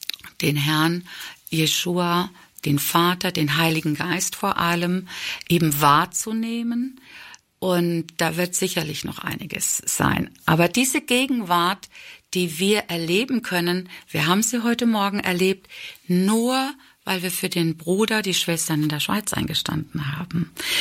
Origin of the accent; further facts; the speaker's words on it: Germany; ist mir sehr viel Ablehnung als Deutsche entgegengefallen